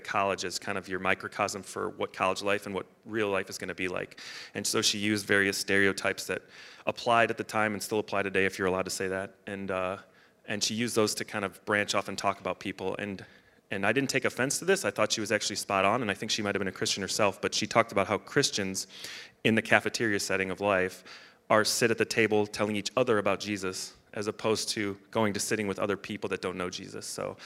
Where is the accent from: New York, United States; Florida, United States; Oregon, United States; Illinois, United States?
Illinois, United States; Chicago; now in Minnesota, United States; We're from the Chicago area, so it's whatever the Minnesota nice is the opposite of that.